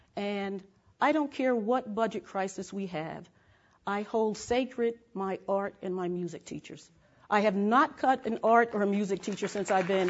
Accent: Newark, New Jersey, United States; I was born in Newark. I was raised in Newark, chose to teach only in Newark.

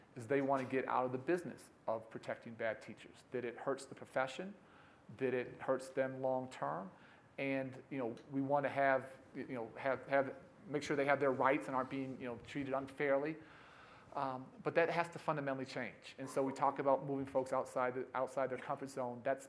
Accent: Illinois, United States; I come from Illinois that was 49th out of 50 states in the amount of money going to education and 43rd in disparities between rich districts and poor districts.

